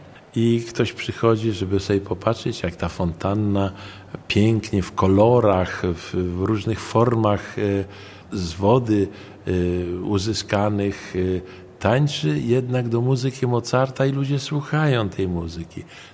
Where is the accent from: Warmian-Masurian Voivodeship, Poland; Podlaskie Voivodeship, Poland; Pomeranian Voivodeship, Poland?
Pomeranian Voivodeship, Poland; Gdańsk; born there; Urodziłem się w Oliwie i właściwie całe dorosłe życie już marzyłem sobie, żeby tutaj organizować koncerty w parku